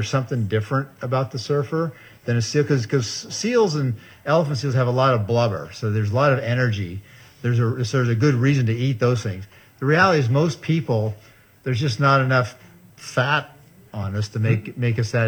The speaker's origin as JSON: {"language": "English", "town": "Monterey", "region": "California", "country": "United States", "tie": "born or raised there", "said": "because I grew up in Monterey, so I was out diving all the time."}